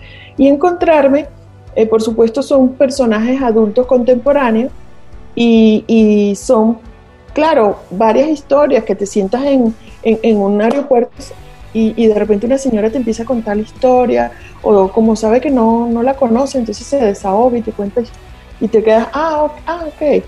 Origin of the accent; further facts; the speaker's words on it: Venezuela; moved away as an adult; now in Mexico; yo, cuando salí de Venezuela, salí como licenciada en administración. Luego aquí en México me convertí en varias cosas